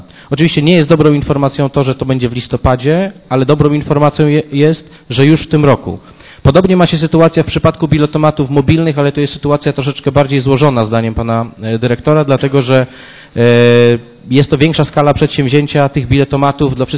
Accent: Poznań, Greater Poland Voivodeship, Poland; Proszę cię jako poznaniak, jako przewodniczący Komisji Budżetu i Finansów

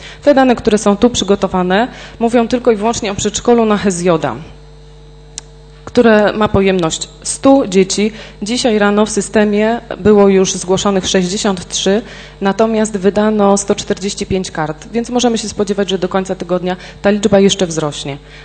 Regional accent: Poznań, Greater Poland Voivodeship, Poland; Jako poznaniacy jesteśmy naprawdę z niej bardzo dumni.

